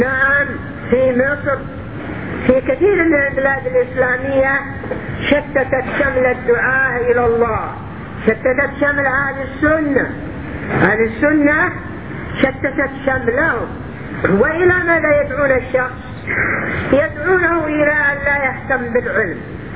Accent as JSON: {"language": "Arabic", "country": "Yemen", "said": "عندنا في اليمن،"}